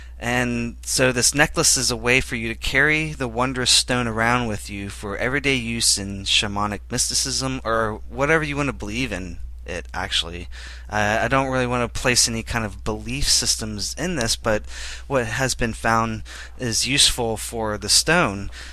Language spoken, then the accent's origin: English; Charleston, South Carolina, United States; I am hailing from Charleston, South Carolina.